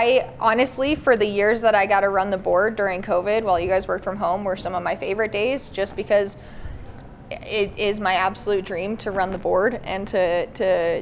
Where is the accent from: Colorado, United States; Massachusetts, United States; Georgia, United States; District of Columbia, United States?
Colorado, United States; Grand Junction; I'm from Grand. Yeah. So Grand Junction is home to me.